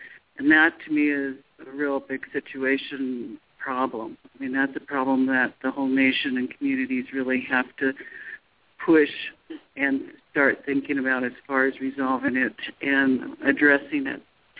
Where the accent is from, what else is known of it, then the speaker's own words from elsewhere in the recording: Oak Springs, Arizona, United States; I am originally from Oak Springs.